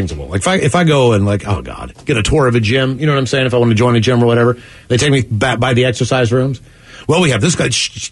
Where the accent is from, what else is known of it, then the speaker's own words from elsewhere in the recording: West Virginia, United States; where I grew up in West Virginia, it was one of the bigger towns, but it's also, West Virginia is still West Virginia.